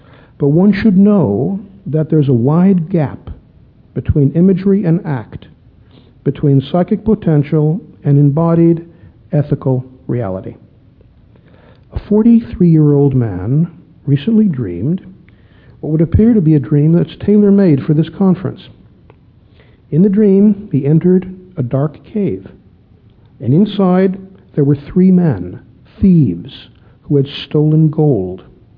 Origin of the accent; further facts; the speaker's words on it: Chicago, Illinois, United States; When I was a kid growing up in Chicago, there was a radio program I used to love